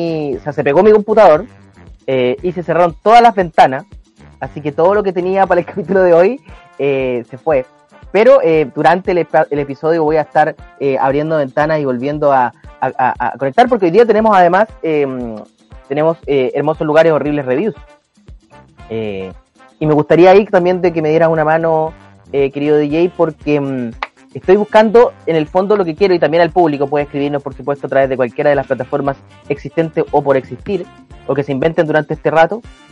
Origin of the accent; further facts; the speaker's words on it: Chile; con eso ya nosotros como chilenos tenemos que toda la vida aguantar su estupidez.